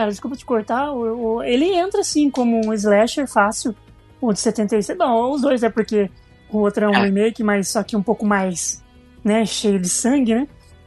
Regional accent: Limeira, São Paulo, Brazil; Sou de Limeira, do interior.

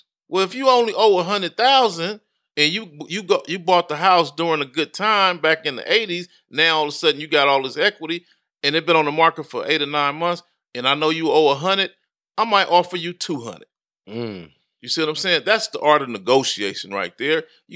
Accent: Compton, California, United States; I got into low riding growing up in Compton. I grew up in Compton, California. That's the low riding capital of the world.

